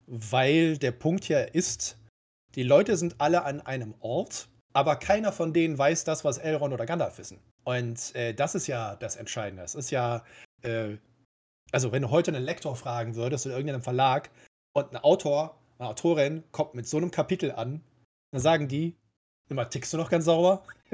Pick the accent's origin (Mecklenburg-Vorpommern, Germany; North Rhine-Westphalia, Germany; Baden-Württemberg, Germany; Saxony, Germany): North Rhine-Westphalia, Germany; Cologne; dass ich vielleicht ein bisschen viel erzähle als Kölner die ganze Zeit